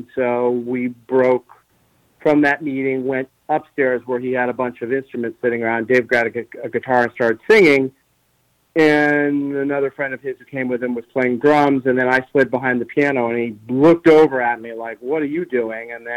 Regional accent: Chicago, Illinois, United States; and that I was from Chicago, and it had a kind of a Chicago feel to it in some respects musically

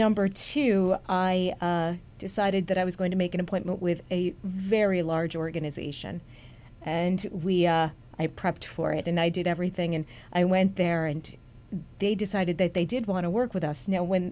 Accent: Guilderland, New York, United States; And really big into the Catholic Church growing up in Gilderland. Kind of came up here and involved a little bit more. And enjoy the area. Love upstate New York.

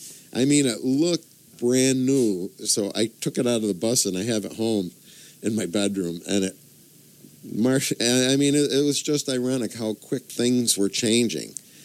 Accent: Gloversville, New York, United States; upstate New York is very well known throughout the world. I grew up in Gloversville.

